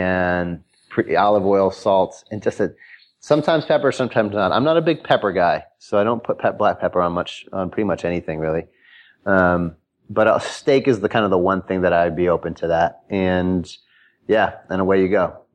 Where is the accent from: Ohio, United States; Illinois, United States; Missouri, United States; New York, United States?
Illinois, United States; Chicago; So we're both from Hyde Park. And Hyde Park is on the south side of Chicago, where the University of Chicago is.